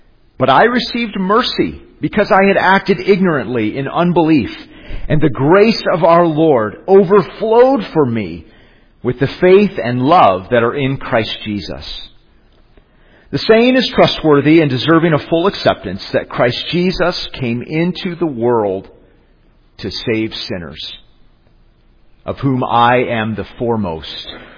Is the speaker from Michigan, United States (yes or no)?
yes; Detroit, Michigan, United States; And growing up in Metro Detroit, Paul Harvey was a household name, a daily feature on WJR.